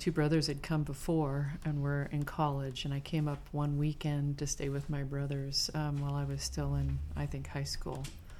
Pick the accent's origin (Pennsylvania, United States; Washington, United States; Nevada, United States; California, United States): Nevada, United States; Las Vegas; No, I grew up in Southern Nevada. I grew up in Las Vegas and came up here to go to college.